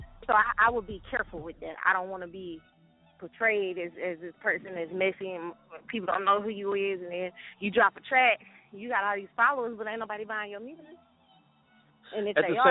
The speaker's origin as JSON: {"language": "English", "region": "Texas", "country": "United States", "said": "You know, I'm from Texas. I got to add the heat."}